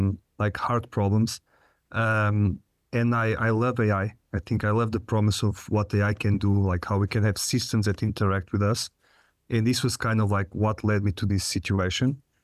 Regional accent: Lisbon, Portugal; I'm the proud father of the three girls. I'm from Portugal, Lisbon, Portugal.

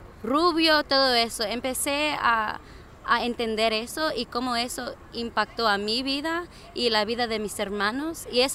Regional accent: Louisville, Kentucky, United States; also born or lived in California; Marcia, mi madre, se llama Marcia y yo nací en California, pero crecí aquí en Louisville, Kentucky y ahora soy una estudiante en la Universidad del Sur de California en Los Ángeles

